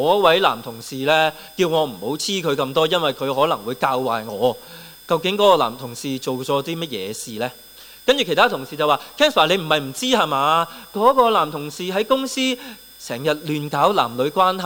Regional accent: Hong Kong; 我哋其實香港人好忙

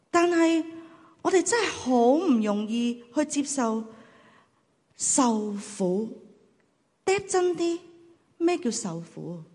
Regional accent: Hong Kong; 我们香港人呢，个个都懂饮食食懂谈

